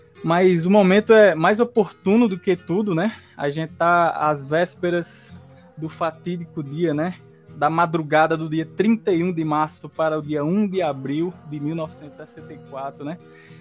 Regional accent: Campina Grande, Paraíba, Brazil; Sou daqui de Campina Grande, me formei na UFCG, em seguida fiz o mestrado.

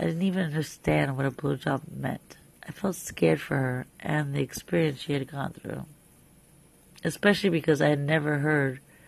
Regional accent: Miami, Florida, United States; I grew up in Miami, Florida. I was first generation from a family that was born in the United States. My parents are both from Belgium, so that is where my roots come from.

